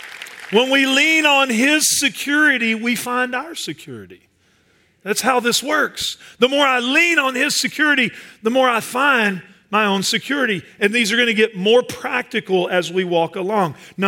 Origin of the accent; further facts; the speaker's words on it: Dallas, Texas, United States; I'm from Dallas. We'll leave it at that, okay?